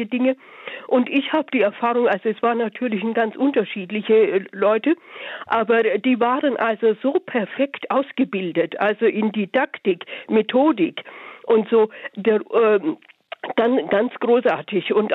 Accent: West Germany, Germany; also ich komme aus dem Westen

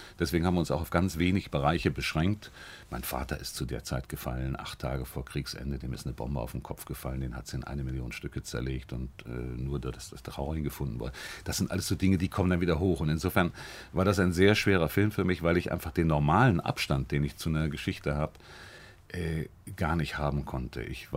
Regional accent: Bavaria, Germany; also born or lived in Cologne / Silesia; Also ich bin geborener Kölner. Ich bin einer der wenigen Kölner mit Taufschein, mit Duffesbachwasser getauft. Aber eben einfach durch kriegsbedingte Wirren bin ich also aufgewachsen in Schlesien, in Bayern. Mein Vater kam aus Schlesien.

